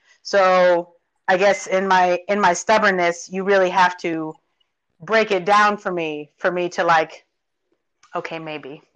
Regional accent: California, United States; now in Tennessee, United States; I'm from California, though. I don't want to get it twisted. I'm not that country.

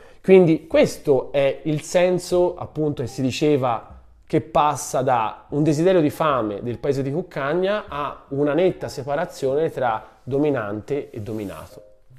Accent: Florence, Tuscany, Italy; io sono fiorentino, tutti i fiorentini sono permalosi.

